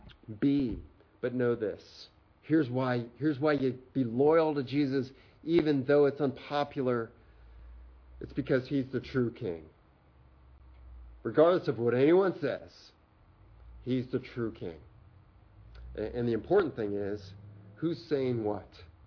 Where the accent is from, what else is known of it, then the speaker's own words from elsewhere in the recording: New York, United States; also born or lived in Ohio; I mean, I'm from New York and Ohio.